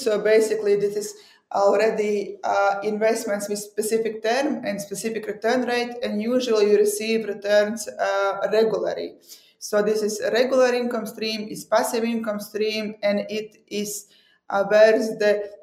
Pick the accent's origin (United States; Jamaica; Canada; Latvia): Latvia; English is a second language; I'm from Latvia, the same as the company.